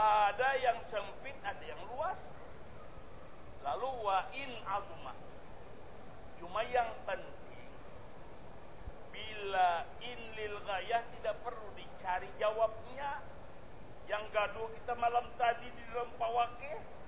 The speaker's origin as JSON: {"language": "Indonesian", "region": "South Kalimantan", "country": "Indonesia", "said": "saya orang Banjar"}